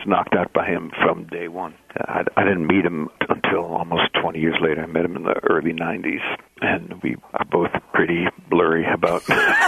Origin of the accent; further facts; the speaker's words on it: Detroit, Michigan, United States; to me it was very much the same thing that I grew up listening to in Detroit, which is this rock and roll that's rooted in R&B.